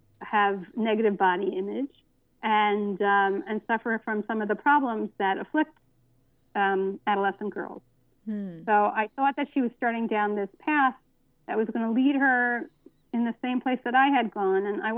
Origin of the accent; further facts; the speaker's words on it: United States; now in Luxembourg; I'm a writer. I'm American born and bred, but I've been living overseas for many years. Now I live in Luxembourg.